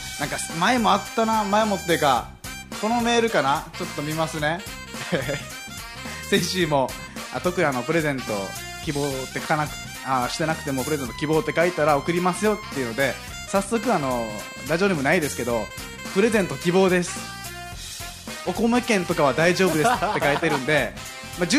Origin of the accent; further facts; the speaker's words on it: Okinawa, Japan; 僕ね、沖縄出身で、沖縄って競馬の毛の字もないんですよ。